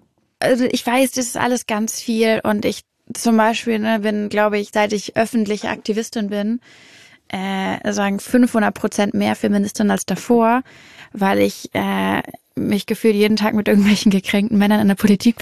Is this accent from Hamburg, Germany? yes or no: yes; Hamburg, Germany; Natürlich, bin ja auch Hamburgerin.